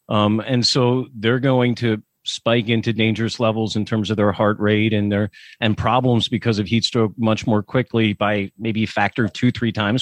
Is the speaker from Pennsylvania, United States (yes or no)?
yes; Pennsylvania, United States; I just mentioned, you know, I'm from Pennsylvania